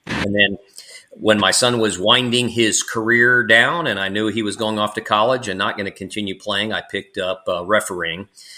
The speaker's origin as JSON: {"language": "English", "region": "Texas", "country": "United States", "tie": "born or raised there", "said": "like many kids growing up in the Texas, North Texas area, I played soccer up till high school"}